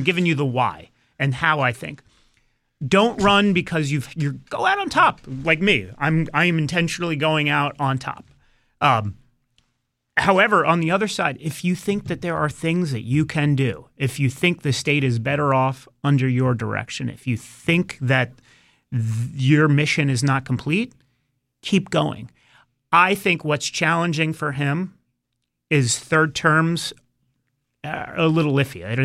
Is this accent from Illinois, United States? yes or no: no; Virginia, United States; I'm not from Connecticut. I'm not from New England. I'm from Virginia originally.